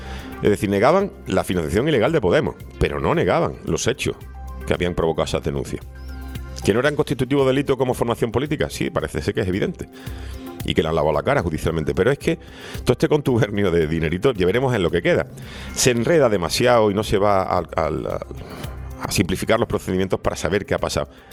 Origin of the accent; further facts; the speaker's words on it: Seville, Andalusia, Spain; la polémica en mi pueblo natal, en Sevilla, es tremenda